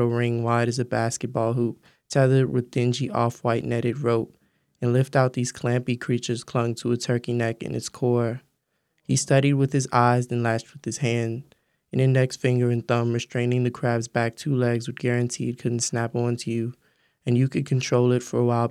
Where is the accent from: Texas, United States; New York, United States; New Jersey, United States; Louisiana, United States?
Louisiana, United States; I think of all the waters and water-eaten lands that surrounded me while growing up in Louisiana.